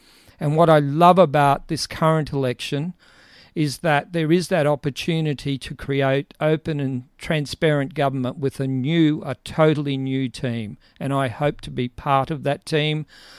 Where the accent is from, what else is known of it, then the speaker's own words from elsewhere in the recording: Townsville, Queensland, Australia; I have lived in the region most all of my life. So I was born in Townsville, educated at the James Cook University in Townsville